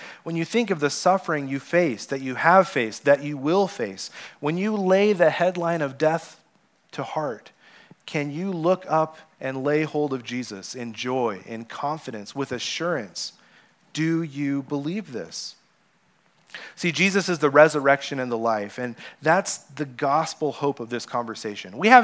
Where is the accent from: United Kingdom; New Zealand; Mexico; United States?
Mexico; I remember growing up in Mexico on the mission field.